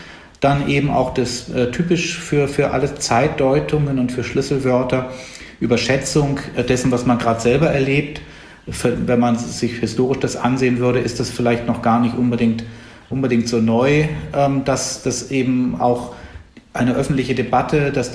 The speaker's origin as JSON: {"language": "German", "town": "Bonn", "region": "North Rhine-Westphalia", "country": "Germany", "tie": "born or raised there", "said": "auf anregende gute Schulen zu gehen in Bonn, wo ich aufgewachsen bin"}